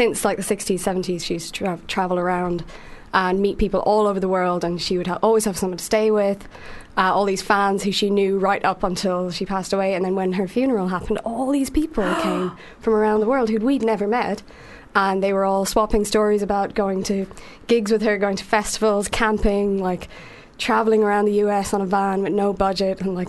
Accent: Ireland; But I have a weird relationship with … as an Irish person, because it's kind of one of those things that people throw at you.

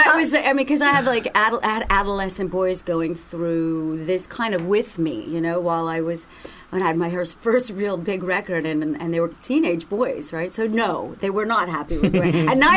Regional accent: Canada; I am Canadian, so this is funny.

